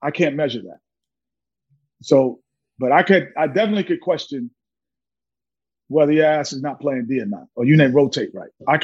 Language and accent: English; New York, United States; I'm a New Yorker, so I get it.